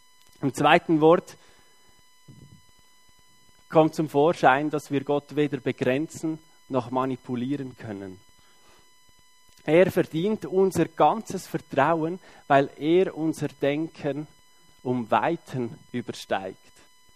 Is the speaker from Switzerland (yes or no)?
yes; Beckenried, Nidwalden, Switzerland; born there; Gebürtig Beckenried.